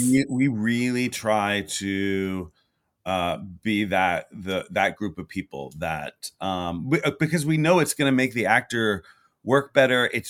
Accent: Houston, Texas, United States; I mean, I grew up in Houston, Texas, and I think I started at a very young age.

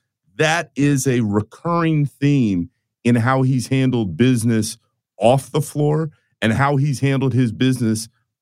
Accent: Orlando, Florida, United States; I was telling him how I grew up in Orlando.

